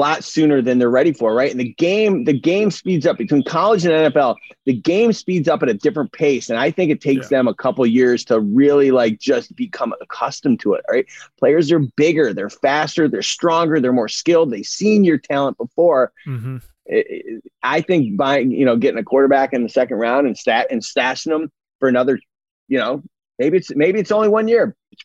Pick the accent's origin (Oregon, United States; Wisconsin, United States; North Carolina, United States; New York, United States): New York, United States; Syracuse; now in Los Angeles, United States; As a kid growing up in Syracuse, New York, you know, you would have thought I was like a Jets or a Giants or a Bills fan.